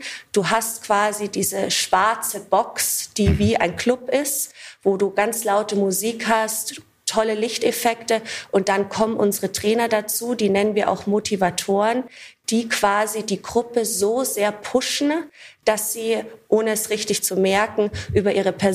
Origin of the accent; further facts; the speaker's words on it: Munich, Bavaria, Germany; ich komme aus dem wunderschönen München